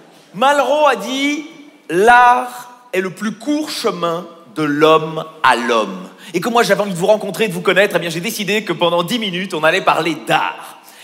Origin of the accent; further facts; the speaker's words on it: Belgium; Je suis belge. Voilà, les premiers rires.